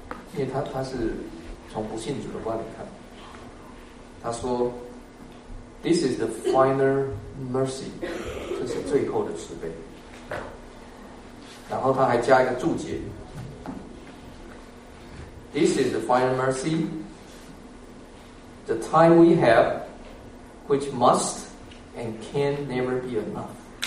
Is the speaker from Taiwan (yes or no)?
no; China; 那我们中国人的这个成语叫做生离死别。